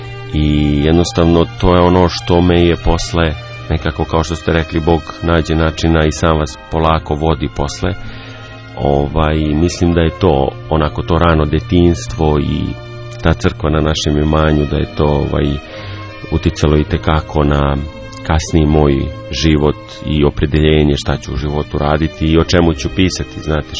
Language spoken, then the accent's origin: Serbian; Pajazitovo, Šumadija, Serbia; Ja sam poreklom tu iz sela Pajazitova, koje je na 15 km od Kragujevca, i moja cijela porodica je odatle, po očevoj liniji, po majčinoj isto iz okolnih sela grada Kragujevca, isto dugi niz godina, znači tu smo čisti Šumadinci.